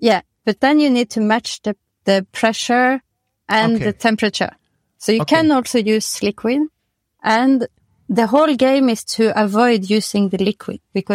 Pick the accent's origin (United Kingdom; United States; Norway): Norway; now in France; I'm from Norway. And a physicist of origin. And now I live in France for the last 15 years.